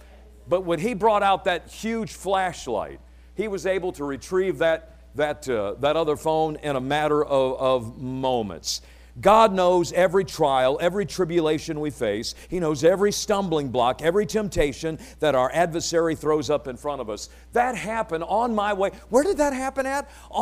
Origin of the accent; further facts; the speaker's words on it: Detroit, Michigan, United States; Growing up in Detroit, listen, my mother walked me to the bus stop.